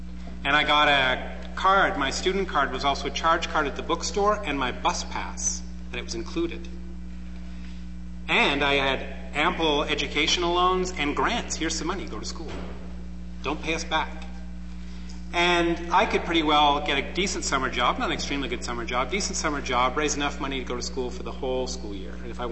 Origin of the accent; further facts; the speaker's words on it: Canada; And I'm from Canada.